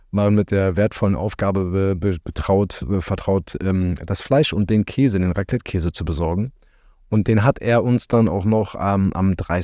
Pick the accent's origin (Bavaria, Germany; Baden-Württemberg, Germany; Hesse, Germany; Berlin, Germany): Berlin, Germany; Ich bin ja Berliner.